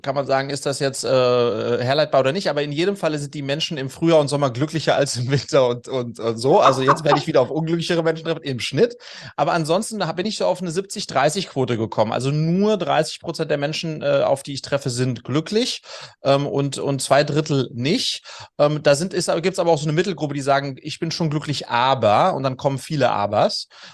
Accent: Wiesbaden, Hesse, Germany; born there; ich bin in Wiesbaden geboren

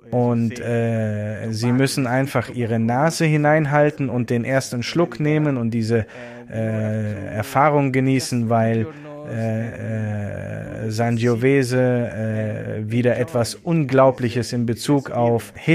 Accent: Italy; Ich bin Italiener. Also bin ich definitiv mit Fußball im Kopf aufgewachsen.

